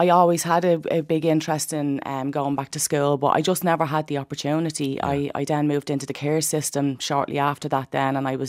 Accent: Ballymun, Leinster, Ireland; born or raised there

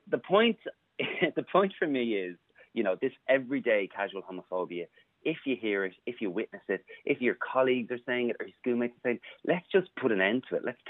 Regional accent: Dublin, Leinster, Ireland; one of the most horrific experiences I had as a young gay guy growing up in Dublin

